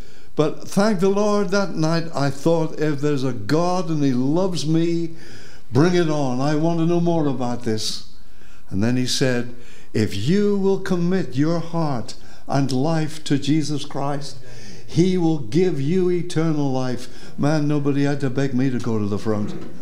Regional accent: South West England, United Kingdom; born there; now in England; But I don't come from the north of England. I come from the southwest. And I was born in... I'm not going to tell you when, but I was born in Devonshire.

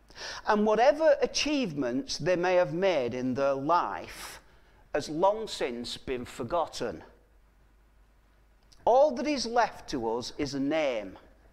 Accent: England, United Kingdom; than it is for us as English people

